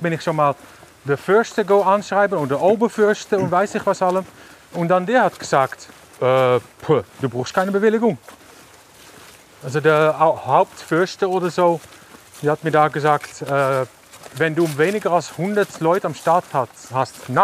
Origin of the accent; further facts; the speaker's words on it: Netherlands; German is a second language; now in Switzerland; Also ich als Holländer hatte Angst vor der Schweizer Behörde.